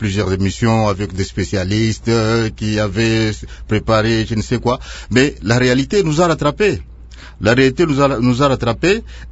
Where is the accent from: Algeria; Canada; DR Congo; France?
DR Congo; Nous devons être responsables, nous sommes des intellectuels, nous sommes des patriotes, nous sommes des Congolais.